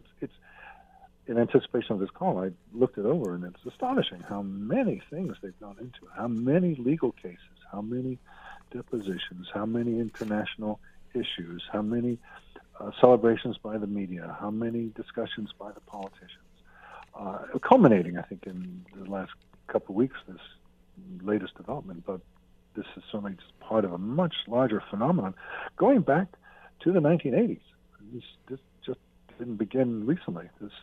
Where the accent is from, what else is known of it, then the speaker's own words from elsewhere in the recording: United States; As I see it from the outside as an American